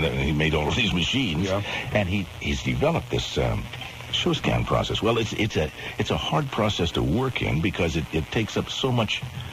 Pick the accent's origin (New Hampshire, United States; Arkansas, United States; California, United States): California, United States; Compton; We lived in Compton. I grew up in Compton, went to school in Compton, and graduated from junior college in Compton.